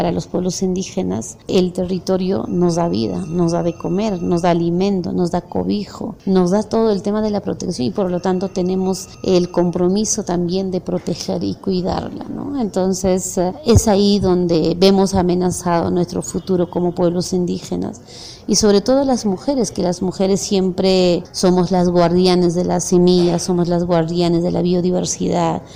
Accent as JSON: {"language": "Spanish", "region": "Huancavelica", "country": "Peru", "said": "soy quechua de Huancavelica, Perú."}